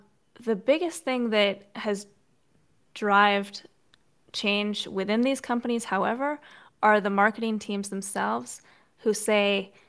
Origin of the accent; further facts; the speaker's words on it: Canada; I'm Canadian.